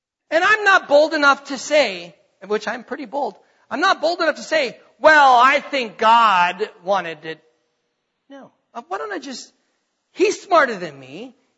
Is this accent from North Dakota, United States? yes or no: yes; North Dakota, United States; I was born and raised in North Dakota. The heartland, right? Farms and fields. I was born in a small town, less than 1,200 people. Moved to a big town of 8,000.